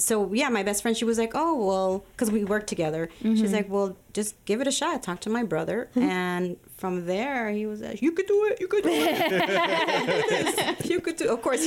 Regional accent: Chicago, Illinois, United States; Yeah, born and raised in Chicago. I grew up in Logan Square.

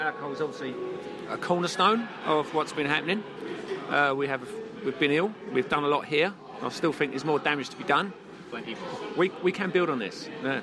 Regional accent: Sydenham, London, United Kingdom; moved away as an adult; now in Western Australia, Australia; Sydenham. I ended up in Western Australia about 31 years ago, roughly.

